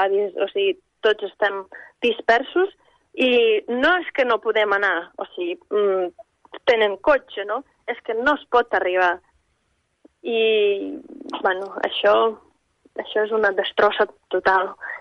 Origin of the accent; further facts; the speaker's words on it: Ivankiv, Kyiv Oblast, Ukraine; Catalan is a second language; now in Spain; llavors van entrar a Kiev, a Ivankiv, que és el meu poble